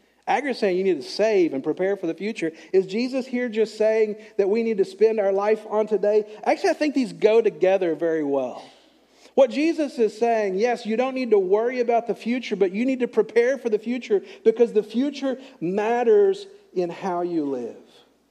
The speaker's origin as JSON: {"language": "English", "town": "Greenville", "region": "Texas", "country": "United States", "tie": "born or raised there", "said": "Growing up in Greenville, Texas, I had a lot of occasions on the farm where I live to look at ants."}